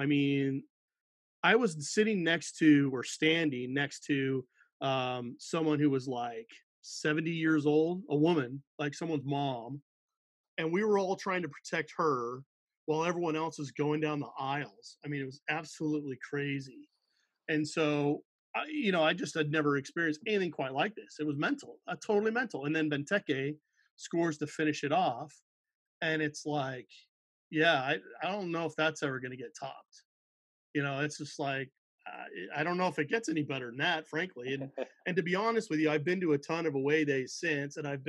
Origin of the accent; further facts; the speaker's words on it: United States; And I'm like, you know, I'm an American sports journalist.